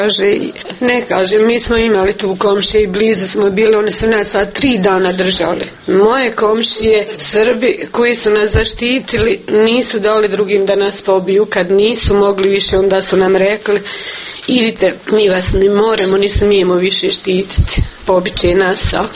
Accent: Glogova, Republika Srpska, Bosnia & Herzegovina; Rodom sam pod Konjović polje u Glogovu i sam bila udata.

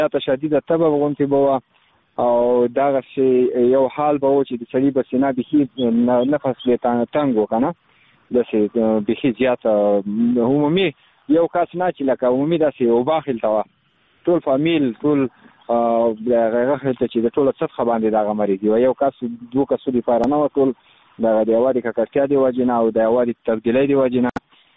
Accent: Khost, Afghanistan; بس زه خو د خوست ولایت مربوط یم، مرکز اوسیدونکی یم.

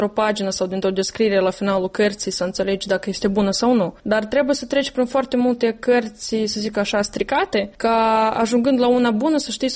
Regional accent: Romania; am de toate când consider că sunt o româncă

